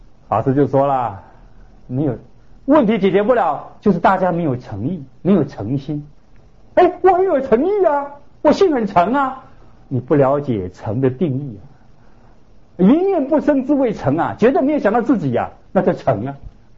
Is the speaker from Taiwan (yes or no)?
yes; Taiwan; 我们台湾这么多风灾，是不是我们台湾人智慧不够啊？